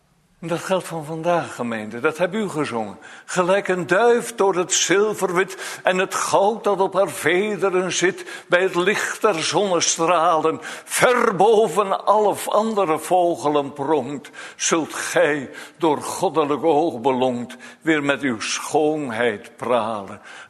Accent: Elburg, Gelderland, Netherlands; vanuit mijn kinderjaren dat ik in Elburg in de kerk zat

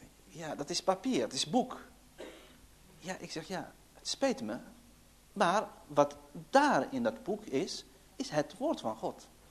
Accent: Algeria; Dutch is a second language; Ik ben Algerijn. Ze gaan van dat ik moslim ben

